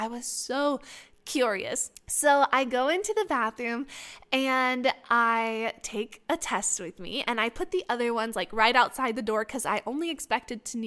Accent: Romania; if you've seen in my previous episode about growing up in Romania, they have a foundation here

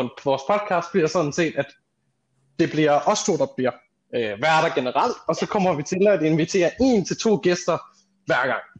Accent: Aarhus, Central Denmark Region, Denmark; Jeg er oprindeligt fra Aarhus, ikke?

